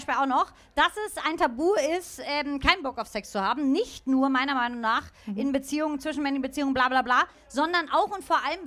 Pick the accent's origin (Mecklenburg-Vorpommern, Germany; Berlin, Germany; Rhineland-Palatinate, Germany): Berlin, Germany; Ich komme ja aus Berlin. So. Und manchmal bin ich so stolz, ja, auf diese Stadt. Manchmal ist es auch sehr assi. Manchmal passt es auch genau zusammen. Mhm. Also, ich bin jetzt nur im Prenzlauer Berg. Prenzlauer Berg, der Mutti-Bezirk, ne?